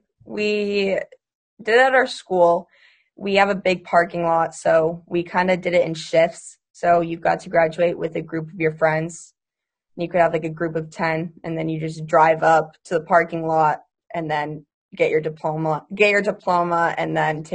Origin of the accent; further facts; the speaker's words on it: Wilton, United States; In my district, there's a lot of different towns. So a lot of people did it by towns. So I'm from Wilton. So we called it the Wilton crew.